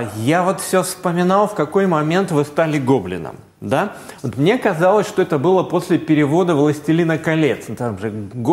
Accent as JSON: {"language": "Russian", "region": "Saint Petersburg", "country": "Russia", "tie": "born or raised there", "said": "Я же тоже ленинградец, вырос в Ленинграде, так что мы с вами земляки. Я, кстати, тоже из Купчино."}